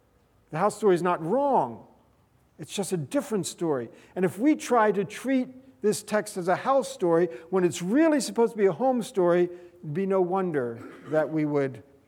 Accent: Pennsylvania, United States; I grew up in Pennsylvania, near Philadelphia, and I grew up in a suburb, housing developments, you know, that kind of experience.

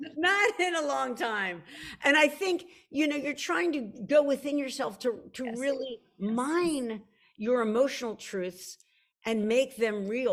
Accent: Philadelphia, Pennsylvania, United States; And I'm from Philly. I've never been in a lemon grove.

